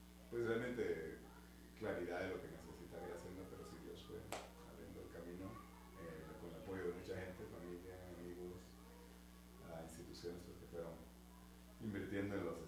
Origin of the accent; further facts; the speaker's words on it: Guatemala; moved away as an adult; Yo soy de Guatemala. Y vine, salí de Guatemala en el 86. Después de haber terminado el bachillerato, la secundaria.